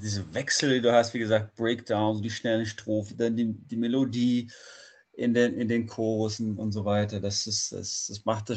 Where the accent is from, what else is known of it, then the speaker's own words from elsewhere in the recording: Bielefeld, North Rhine-Westphalia, Germany; ich komme aus Bielefeld und das war's eigentlich.